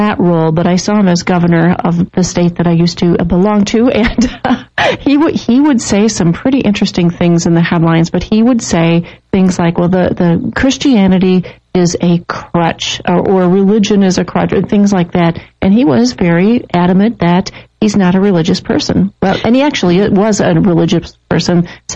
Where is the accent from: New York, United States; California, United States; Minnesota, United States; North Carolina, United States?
Minnesota, United States; moved away; I grew up in Minnesota and moved away.